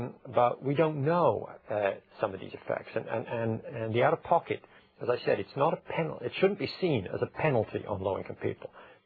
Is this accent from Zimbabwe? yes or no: no; United Kingdom; moved away; When I was brought up in Britain, there was a raging debate for 20 years when I lived there